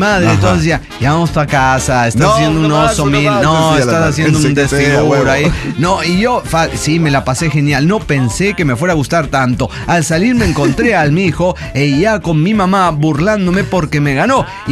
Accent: Bolivia; soy la ordenadora de Bolivia

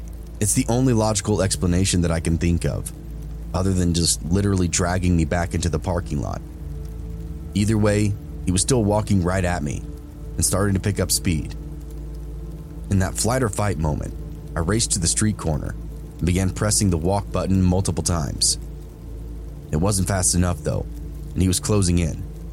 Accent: Madrid, Community of Madrid, Spain; I'm from Madrid, Spain. My family is from a small mountain city.

